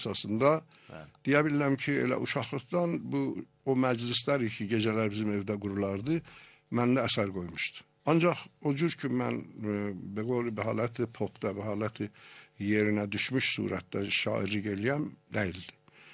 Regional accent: Tehran, Tehran Province, Iran; moved away; gəldim, mən alan 40 ildi, deyə bilirəm ki, Tehrandan gəlmişəm bu tərəfə və mütləq də olmamışam. Ailəm mənim Tehranda yaşayırlar.

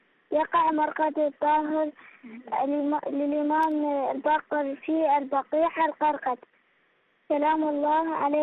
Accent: Iraq; من العراق

